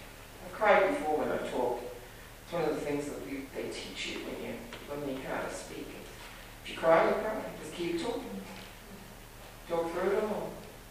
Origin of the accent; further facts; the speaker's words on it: New Zealand; I was raised in New Zealand, as many of you know